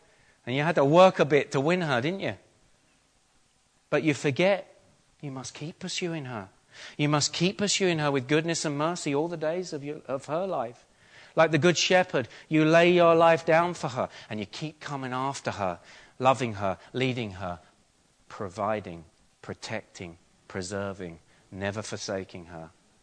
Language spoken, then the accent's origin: English; London, United Kingdom; I was brought up in London